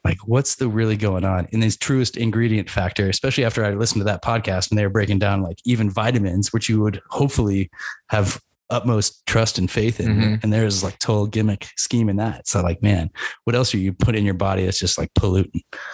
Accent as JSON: {"language": "English", "town": "Santa Rosa", "region": "California", "country": "United States", "said": "And it's up in my hometown up in Healdsburg. Now, I'm actually from Santa Rosa, but Healdsburg is like a town, two towns north, I guess you could say."}